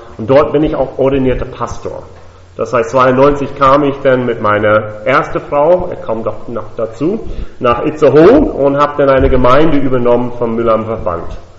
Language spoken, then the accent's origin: German; Virginia, United States; German is a second language; also born or lived in Pennsylvania; now in Germany; Also wie man hört, ich komme aus den Vereinigten Staaten. Ich bin dort in Pennsylvania geboren. In Virginia bin ich praktisch als Teenager aufgewachsen.